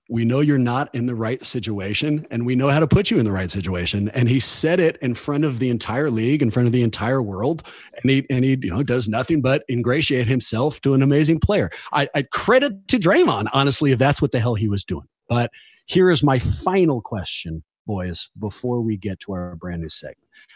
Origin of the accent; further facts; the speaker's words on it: Oakland, California, United States; I love Dame. I'm from Oakland.